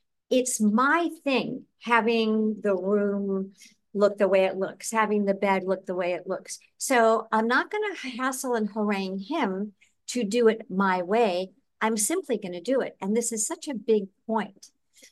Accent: Chicago, Illinois, United States; growing up in Chicago and living in the desert for many, many, many years, and now living in the tropics

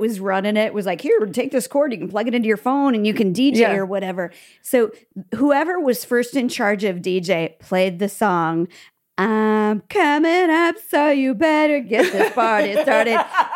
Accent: Midwest, United States; And I'm from the Midwest.

